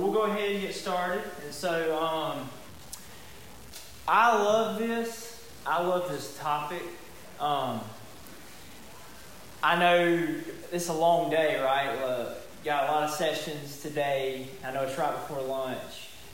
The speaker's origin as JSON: {"language": "English", "region": "Southern United States", "country": "United States", "tie": "born or raised there", "said": "I grew up here in the Bible Belt."}